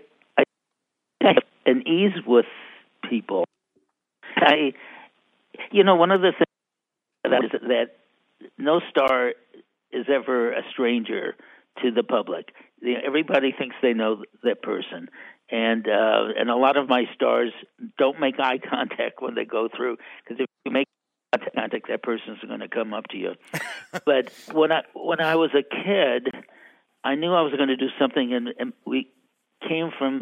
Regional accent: St. Louis, Missouri, United States; And what it was, yeah, I grew up in St. Louis, as … we were in St. Louis because that's where Joseph Pulitzer was.

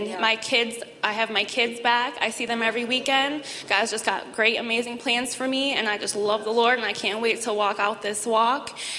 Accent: Muskegon, Michigan, United States; I'm 28 years old, and I'm from Muskegon. I grew up in a Christian family.

